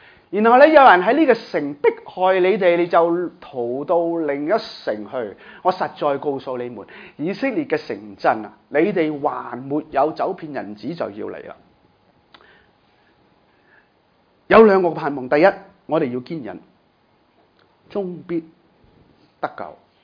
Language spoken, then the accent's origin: Cantonese; Hong Kong